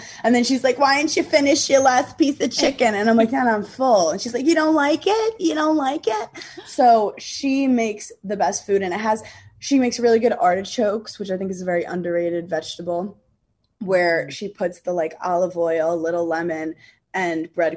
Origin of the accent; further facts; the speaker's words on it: New York, United States; I'm from New York.